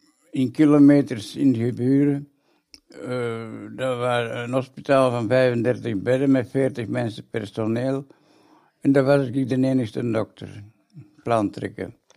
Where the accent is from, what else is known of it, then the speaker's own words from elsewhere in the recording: Leuven, Flanders, Belgium; born there; now in Wiekevorst, Belgium; Nee, ik ben helemaal niet van Wiekevorst. Ik ben geboren in Leuven.